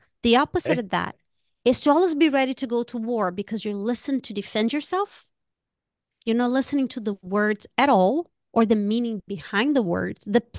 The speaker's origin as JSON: {"language": "English", "country": "Brazil", "tie": "born or raised there", "said": "I grew up in Brazil"}